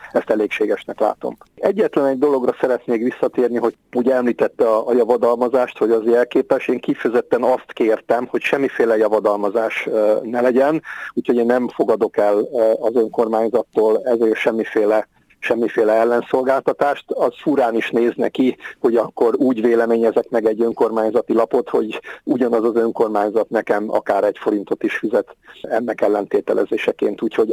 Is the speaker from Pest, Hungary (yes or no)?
yes; Veresegyház, Pest, Hungary; also born or lived in Budapest; Nem itt születtem, de ide születtem, tehát Budapesten születtem, de a életem, nem tudom, negyedik, ötödik napjától kezdve, hogy édesanyám hazahozott a családi házba. Én Veresegyházon élek folyamatosan